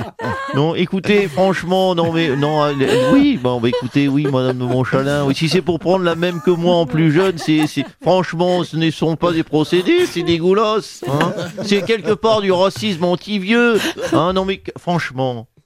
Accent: Dakar, Senegal; born there; Je suis né à Dakar.

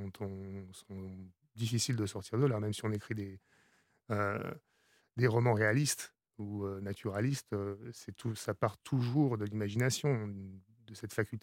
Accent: France; now in Florence, Italy; Je suis français.

